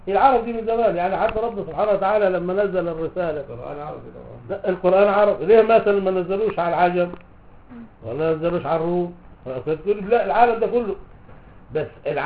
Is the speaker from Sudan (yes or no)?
no; Morocco; احنا عندنا كمغاربه ممنوع عندنا